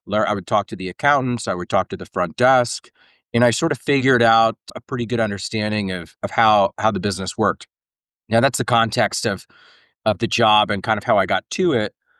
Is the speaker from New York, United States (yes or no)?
no; Ohio, United States; I lowballed myself because I was from Ohio